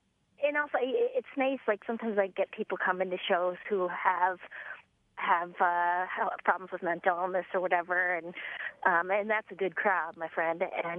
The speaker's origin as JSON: {"language": "English", "town": "Duluth", "region": "Minnesota", "country": "United States", "tie": "born or raised there", "said": "My dad opened for me once in my hometown in Duluth."}